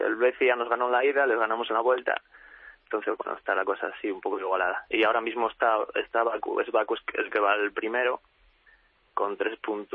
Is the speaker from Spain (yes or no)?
yes; Spain; now in Oxford, United Kingdom; sobre todo en mi equipo, en Oxford City. Somos 11 españoles, más el entrenador, que también es español.